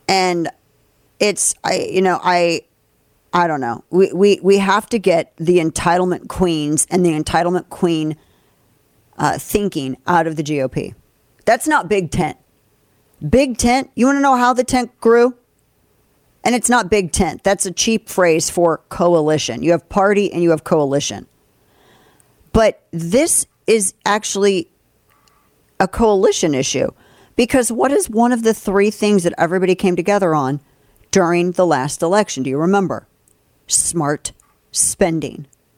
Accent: Missouri, United States; And I like Josh Hawley. He's from my home state.

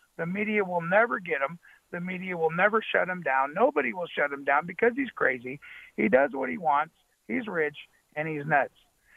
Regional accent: Sacramento, California, United States; I am from Sacramento.

